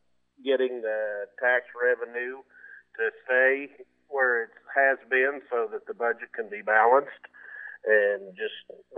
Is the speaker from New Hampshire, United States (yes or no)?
no; Missouri, United States; I've lived here all my life. My parents were born in Nottoway County. I was born in Nottoway County. I live right here south of Maryville.